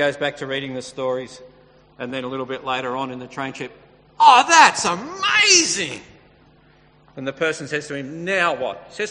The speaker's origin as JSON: {"language": "English", "town": "Sydney", "region": "New South Wales", "country": "Australia", "tie": "born or raised there", "lives_now": "Brisbane, Australia", "said": "But I grew up in Sydney, and my first job was with a company"}